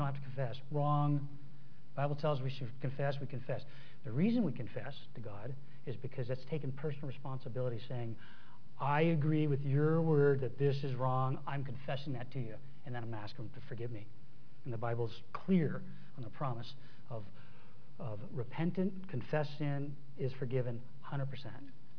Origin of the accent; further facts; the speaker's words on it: Tucson, Arizona, United States; Living in Arizona, I'm a native, born and raised in Tucson, okay?